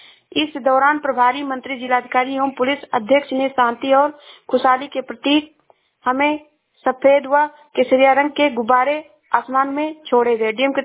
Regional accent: Uttar Pradesh, India; मैं जिला श्रावस्ती से हूँ।

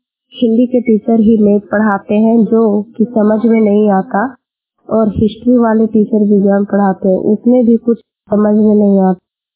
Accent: Murpa, Jharkhand, India; मैं गोला प्रखंड की रहने वाली हूँ। मेरा गांव मुरपा है।

